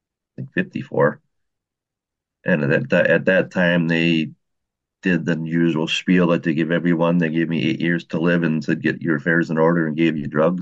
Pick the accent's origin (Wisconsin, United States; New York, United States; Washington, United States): Wisconsin, United States; I'm from Wisconsin.